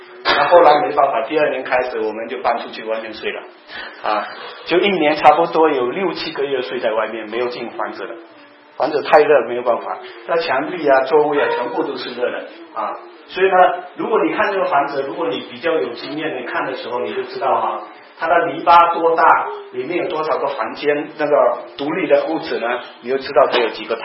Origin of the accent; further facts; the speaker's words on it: Malaysia; 我们在马来西亚，我是在马来西亚长大